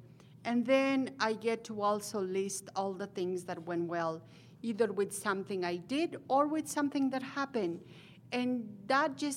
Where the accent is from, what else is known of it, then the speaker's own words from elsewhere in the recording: Salt Lake City, Utah, United States; I come from Salt Lake City, Utah.